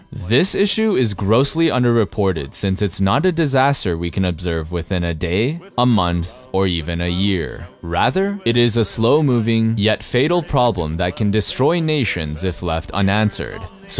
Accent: Canada; yes, I am Canadian.

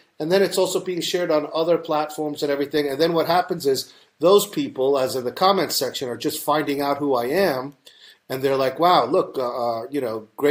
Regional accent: New York, United States; accent: New York; Yeah, that's my New York accent

